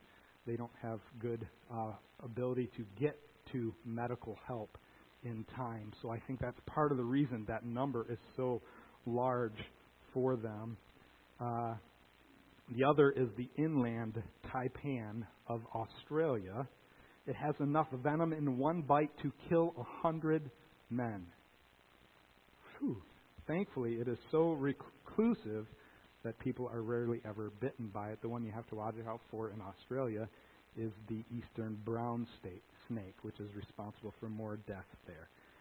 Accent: Fowlerville, Michigan, United States; also born or lived in Howell, Michigan; I was born in Howell, Michigan, and I grew up in Fowlerville, Michigan.

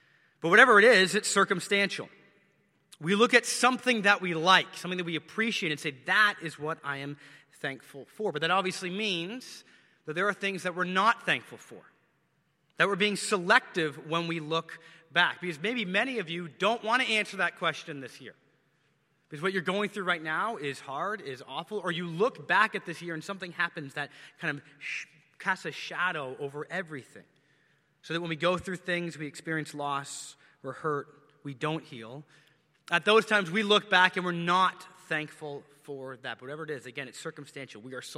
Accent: Canada; I'm Canadian, so I know that.

